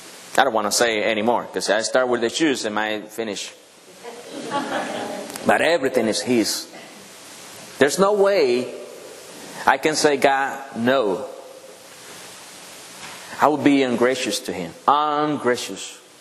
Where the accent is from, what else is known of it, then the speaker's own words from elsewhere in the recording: Dominican Republic; English is a second language; I know I'm from Dominican Republic. And I think you can notice that, right? In my language.